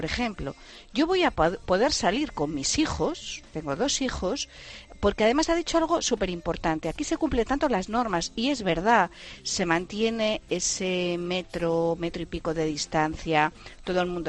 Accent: Spain; now in Portugal; estaba escuchando a este trabajador español como yo, un español más que está al otro lado de la frontera, que está en Portugal

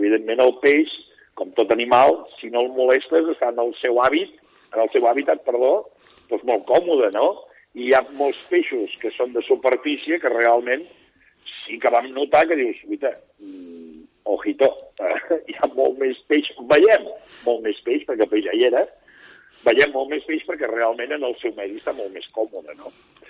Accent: Roses, Catalonia, Spain; En els llocs costaners, com ara el meu poble, Roses, o com podria ser Palamós

